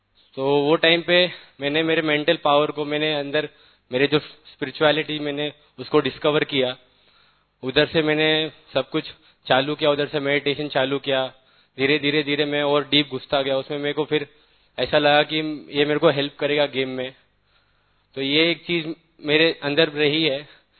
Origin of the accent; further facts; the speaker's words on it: Mumbai, Maharashtra, India; और मैं बॉम्बे से हूँ